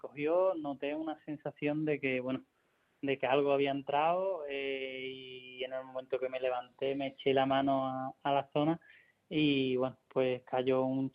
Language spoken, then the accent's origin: Spanish; Cenicientos, Community of Madrid, Spain; bueno de todo lo que ha pasado en Cenicientos, para mí era importante también, pues era una corrida de mi tierra.